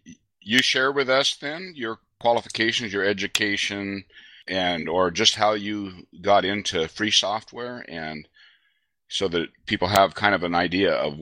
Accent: Oregon, United States; I'm from Oregon in the U.S.

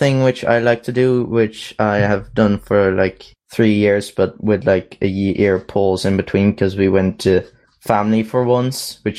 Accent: Netherlands; I'm from the Netherlands, Europe, which is Northern Hemisphere.

